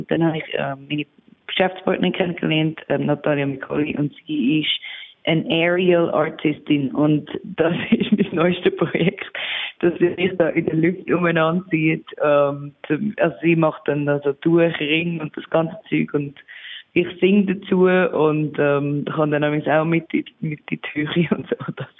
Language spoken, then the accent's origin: German; Switzerland; dass ich auch jetzt als Schweizerin dann akzeptiert bin